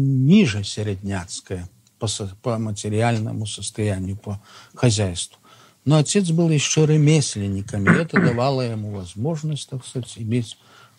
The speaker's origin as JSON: {"language": "Russian", "town": "Slutsk", "region": "Minsk Region", "country": "Belarus", "tie": "born there", "said": "Родился я в 1890 году в Слуцком уезде Белоруссии, в крестьянской семье."}